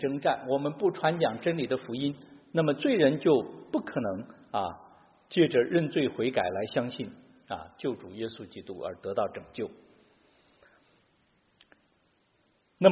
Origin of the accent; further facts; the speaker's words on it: Qinghai, China; 我们小时候在青海经常看到牧人那个带着羊在山上走过一个山到另外一个山